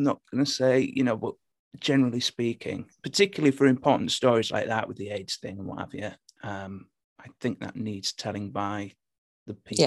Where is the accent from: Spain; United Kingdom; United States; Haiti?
United Kingdom; Hull, Yorkshire and the Humber; accent: Hull; I've dialed it back a bit, actually. I'm from Hull originally, and the Hull accent is terrible.